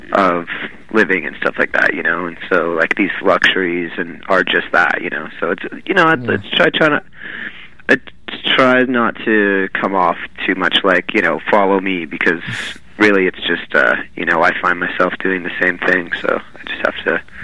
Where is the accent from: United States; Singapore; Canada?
Canada; Vancouver, British Columbia; I grew up in Vancouver in, you know, sort of like, I was in high school in the late 90s